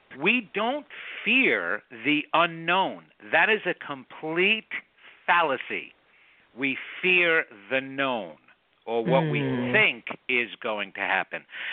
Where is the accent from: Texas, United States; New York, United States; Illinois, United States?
New York, United States; Now, I'm born and raised in New York.